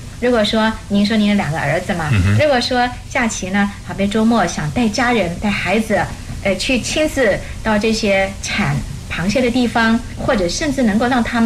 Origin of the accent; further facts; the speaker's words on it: California, United States; 我们加州人是很幸运哈，对于这个加州当地产的Dungeness啊是比较有口福的